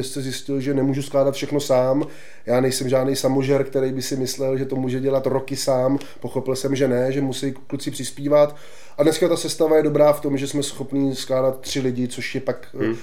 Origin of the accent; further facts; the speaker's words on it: Sokoleč, Central Bohemian Region, Czechia; když řekneš někde, že jsme ze Sokolči, tak se všichni ptají, kde odkud jsme